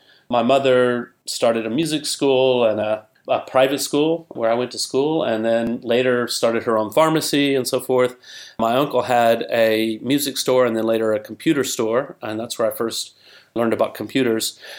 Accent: Alabama, United States; Yeah. I'm from Alabama originally.

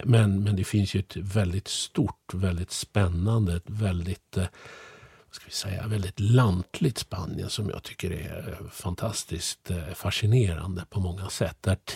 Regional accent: Sweden; Jag är ju född och uppvuxen i Sverige och jag gillar ju Sverige jättemycket. Jag bor ju här med min familj

